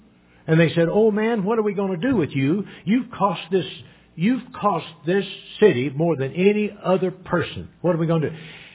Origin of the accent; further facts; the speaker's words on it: Evansville, Indiana, United States; I'm from Evansville, Indiana. Evansville, Indiana is famous for one thing as far as I'm concerned.